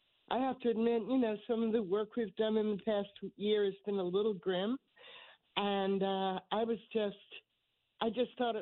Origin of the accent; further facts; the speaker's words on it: New Haven, Connecticut, United States; But, yes, I'm from New Haven, so I think our pizza rules.